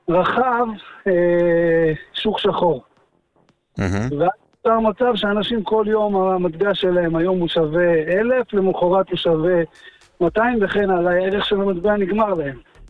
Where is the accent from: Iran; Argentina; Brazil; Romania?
Iran; now in Israel; אנחנו מפרס, בטח.